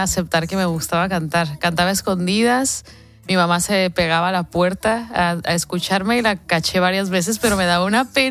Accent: Tecate, Baja California, Mexico; Sí, en mi ciudad natal, Tecate.

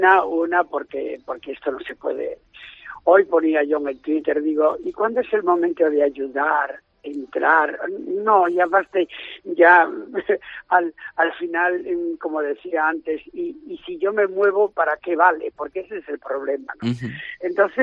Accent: Galicia, Spain; born there; yo nací en Galicia como detalle.

